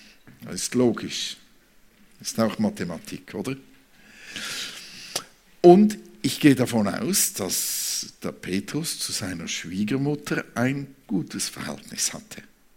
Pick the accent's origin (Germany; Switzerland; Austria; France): Switzerland; Oder als Schweizer, nein, als Schweizer muss ich sagen, oder?